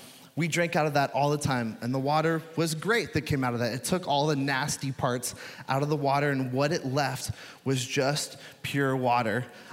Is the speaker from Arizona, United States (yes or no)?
no; Florida, United States; now in Springfield, United States; I grew up in Southwest Florida, and it was not the case.